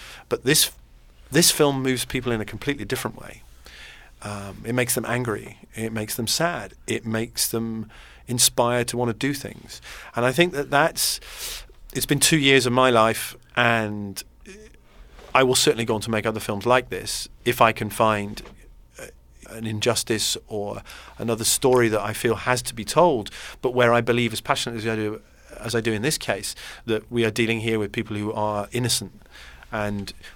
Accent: England, United Kingdom; in my view, and although I'm English, I'm a human being

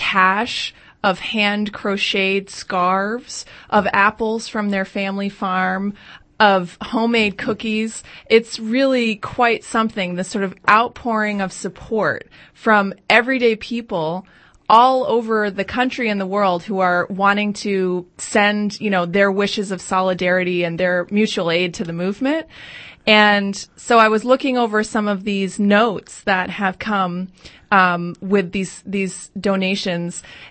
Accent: Boston, Massachusetts, United States; Well, I'm from Boston. I've been here in New York since last week supporting the Occupy Wall Street movement.

